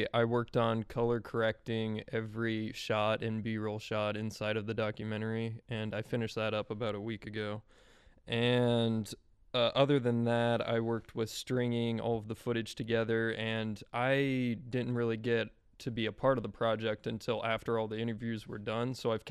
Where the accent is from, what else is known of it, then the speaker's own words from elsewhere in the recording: Ankeny, Iowa, United States; I'm a sophomore digital media major, and I'm from Ankeny, Iowa.